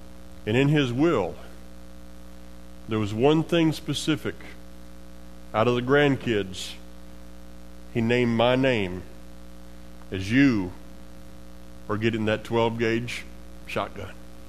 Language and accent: English; the South, United States; I grew up in the South, not knowing that a football and a baseball and a golf ball existed.